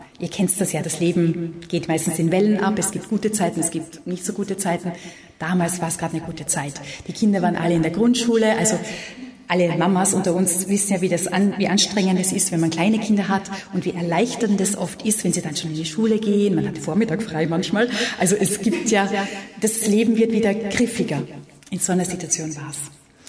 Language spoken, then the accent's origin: German; Austria; Ich bin Österreicherin, Vollblut-Österreicherin mit sämtlichen Mischmasch-Genen rundherum. Laut Gentest bin ich 52% Balkanbewohner.